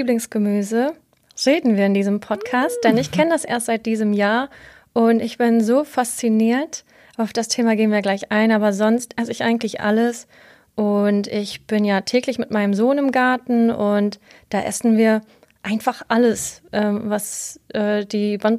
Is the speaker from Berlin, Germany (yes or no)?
no; Lower Saxony, Germany; ich bin 35. Ich komme aus dem Emsland. Das ist meine Heimat. Und seit etwa 15 Jahren lebe ich in Ostfriesland.